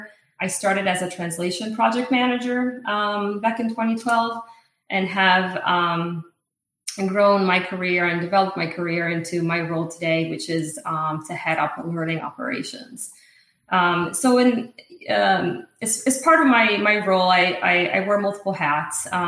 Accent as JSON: {"language": "English", "country": "Italy", "tie": "born or raised there", "second_language": "English", "moved": "as an adult", "lives_now": "United States", "said": "So I grew up in Italy. I lived there until I was about 18 years old, and then I moved to the U.S. for university in the Boston area, and really fell in love with life here. So decided to settle down and start a career here."}